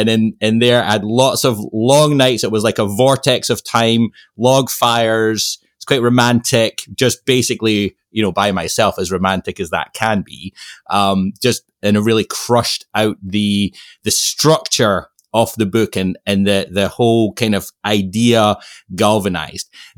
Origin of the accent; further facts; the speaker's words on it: Scotland, United Kingdom; now in Ohio, United States; I was born and raised in Scotland, and I find myself now living in Ohio.